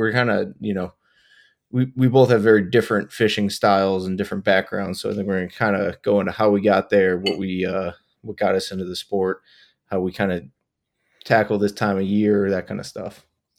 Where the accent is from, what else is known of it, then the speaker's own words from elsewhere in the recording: Buffalo, New York, United States; So I grew up in Buffalo, New York, and we have, you know, a very diverse fishery here with two great lakes, ton of river systems, and a ton of small ponds